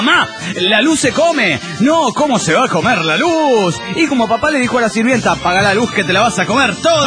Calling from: San Salvador, El Salvador; de San Salvador, El Salvador.

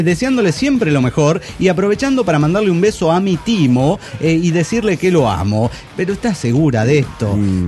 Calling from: Capulhuac, State of Mexico, Mexico; de Calpulhuac, México.

